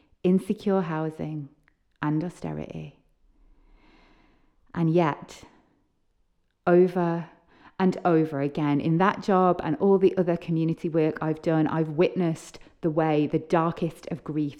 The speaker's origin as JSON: {"language": "English", "town": "Liverpool", "region": "North West England", "country": "United Kingdom", "tie": "born or raised there", "said": "I was born in Liverpool in the 80s, spending my earliest years in squats and shared flats in areas like Toxteth, places with a history of protests, riots, and community campaigns against issues like racism, police brutality, and poverty."}